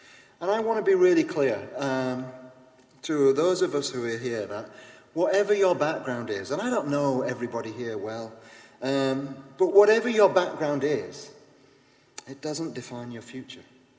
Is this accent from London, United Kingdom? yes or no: no; Yorkshire and the Humber, United Kingdom; I was born and brought up on a council estate. There's nothing I can do about that. I'm from Yorkshire. I have an accent.